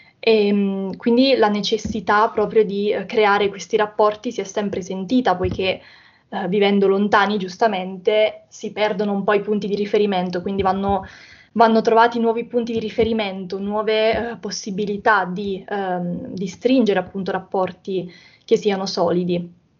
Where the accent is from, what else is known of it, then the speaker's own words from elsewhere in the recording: Basilicata, Italy; now in Modena, Italy; Sono infatti nata e cresciuta in Basilicata, però vivo da 3 anni a Modena, quindi mi sono interfacciata con una realtà completamente diversa da quella in cui sono nata e cresciuta